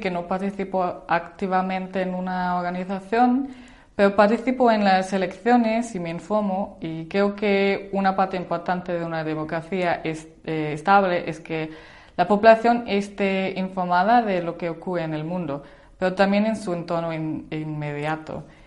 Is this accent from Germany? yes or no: yes; Germany; Diría que tengo una identidad híbrida, me siento alemana y europea, y ese sentido también es muy común en mi entorno personal.